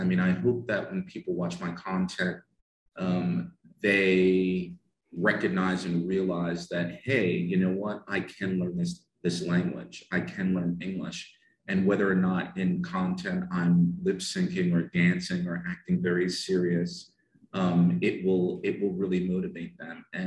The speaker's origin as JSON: {"language": "English", "country": "United States", "tie": "born or raised there", "lives_now": "Saudi Arabia", "said": "South Korea, growing up in America, I had the opportunity to know a lot of South Koreans. So I ended up in Saudi Arabia for two primary reasons."}